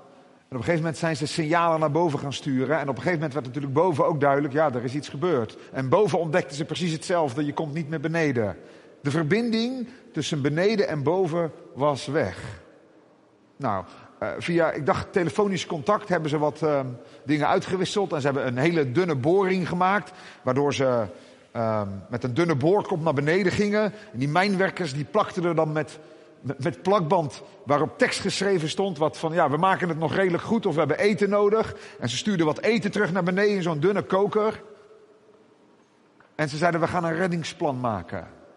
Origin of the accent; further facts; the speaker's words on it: Zeeland, Netherlands; born there; now in Amerongen, Netherlands; Tegenwoordig woon ik in Amerongen. Maar ik ben een geboren Zeeuw en heb ook lang in Goes gewerkt.